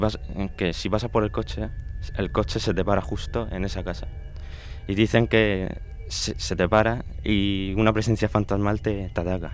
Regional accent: Cox, Valencian Community, Spain; otro fenómeno que ocurre en mi pueblo, en Cox.

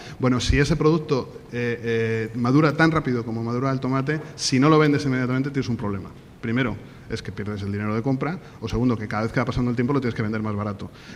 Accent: Almería, Andalusia, Spain; No, con nosotros no, somos almerienses y trabajamos de otra forma, ¿no?

